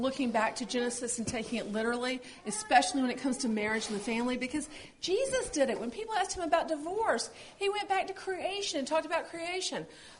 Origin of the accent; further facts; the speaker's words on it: North Carolina, United States; Now, we're from North Carolina, and if you've been following our bathroom debate in North Carolina